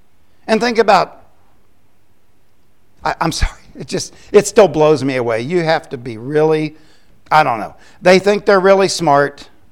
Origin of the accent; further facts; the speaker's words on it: Florida, United States; When I was a little boy growing up in Florida, we had what was called a kumquat tree.